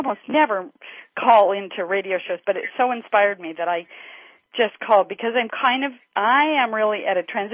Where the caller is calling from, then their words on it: Sacramento, California, United States; Sacramento, California.